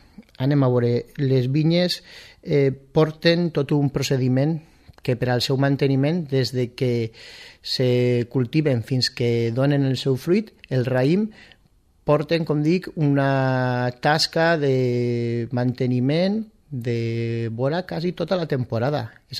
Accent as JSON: {"language": "Catalan", "town": "Vinaròs", "region": "Valencian Community", "country": "Spain", "said": "com sabem sobretot la gent que som de Vinaròs"}